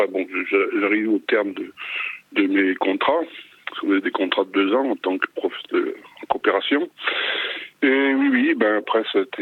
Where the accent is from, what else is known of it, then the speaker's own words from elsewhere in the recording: Nouvelle-Aquitaine, France; je suis natif de la Vienne, donc je suis intéressé par tout ce qui s'y passe.